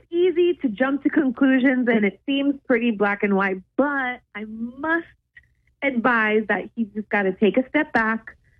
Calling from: Shreveport, Louisiana, United States; from Shreveport.

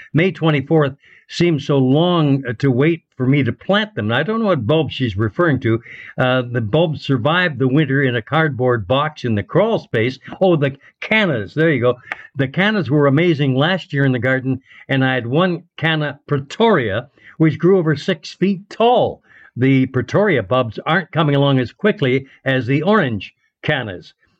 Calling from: Ontario, Canada; I'm calling from the Banana Belt, and if Frank remembers Virgil, Ontario

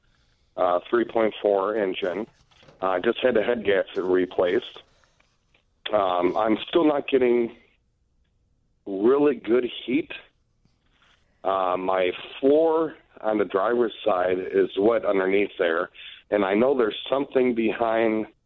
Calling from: Huntley, Illinois, United States

